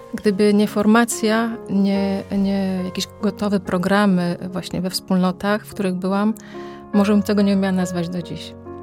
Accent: Sztum, Pomeranian Voivodeship, Poland; born there; Tak, w Sztum. To jest okolice Gdańska, Malbork.

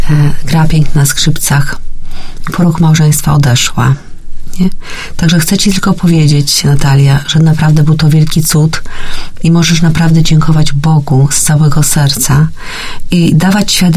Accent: Olesno, Opole Voivodeship, Poland; Wiesz, pochodzę z takiego miasteczka Olesno

